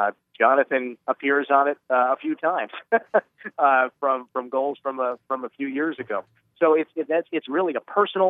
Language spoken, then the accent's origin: English; New Jersey, United States; growing up in New Jersey, watching Devils games and Rangers games